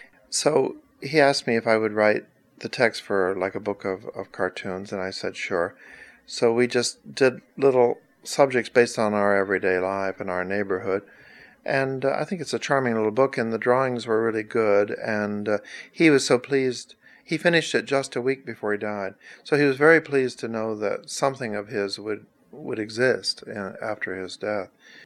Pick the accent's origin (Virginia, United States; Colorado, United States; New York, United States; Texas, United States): Texas, United States; whereas I'm white trash from Texas.